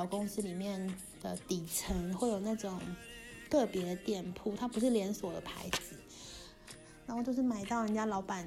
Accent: Kaohsiung, Taiwan; now in Hungary; 可是就觉得这种画面，就只有在小时候我的高雄，我的家乡才会看到。

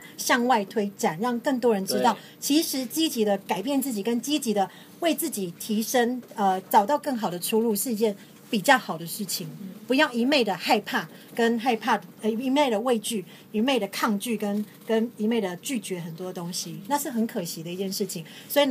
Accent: Taiwan; 我觉得我们台湾人是可以

